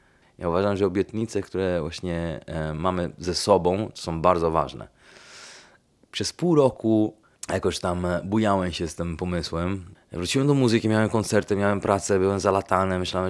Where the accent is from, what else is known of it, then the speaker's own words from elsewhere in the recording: Venice, Veneto, Italy; Polish is a second language; Skąd jesteś? Z Wenecji, z Włoch.